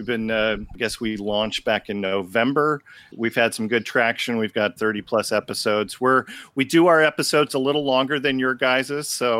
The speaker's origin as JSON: {"language": "English", "town": "Tacoma", "region": "Washington", "country": "United States", "tie": "born or raised there", "moved": "yes", "lives_now": "Florida, United States", "said": "I grew up in Tacoma, Washington, moved down here in 2001, married a girl from Florida."}